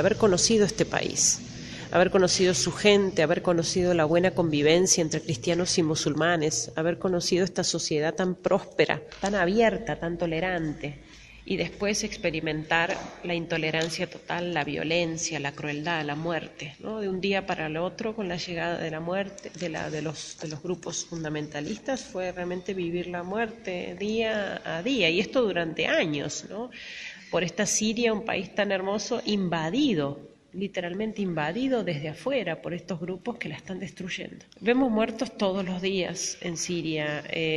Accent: Argentina; moved away as an adult; Yo pertenezco a la familia religiosa del Verbo Encarnado, soy argentina, pero somos misioneros y tenemos comunidades en varios países de Medio Oriente. Llegué en 2011

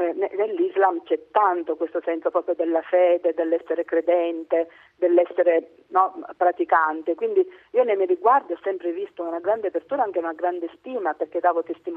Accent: Sicily, Italy; Che come siciliana

